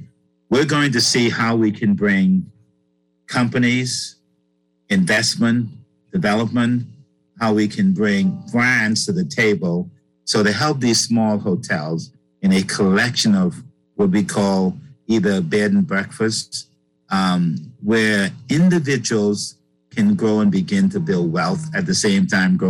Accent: Bahamas; Growing up in the Bahamas, she didn't want me to work there because people that she knew were not in the executive positions

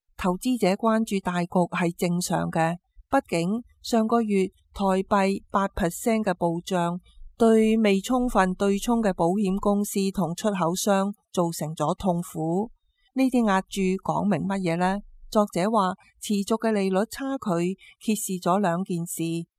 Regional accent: Hong Kong; 我们香港人最关心的还是美元和港币脱欧的问题。

